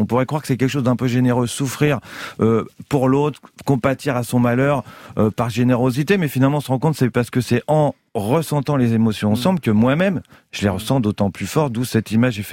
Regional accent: Rouen, Normandy, France; accent: Rouen; À l'époque je viens de Rouen, donc comme je le répète avec mon accent d'Arouen

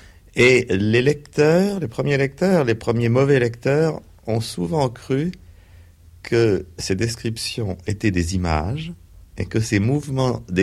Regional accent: Brest, Brittany, France; born there; Bon, je suis né à Brest

